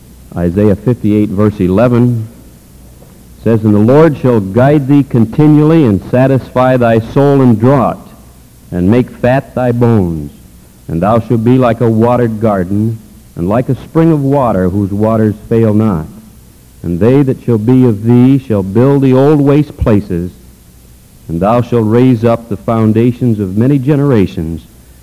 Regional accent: New York, United States; Even though I was brought up in a Christian home, though, my father was pastor of a church up in upstate New York State

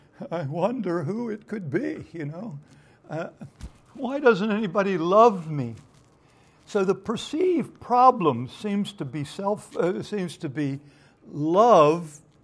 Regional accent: Philadelphia, Pennsylvania, United States; I'm from Philadelphia, the city of brotherly love, although it's usually called the city of brotherly shove.

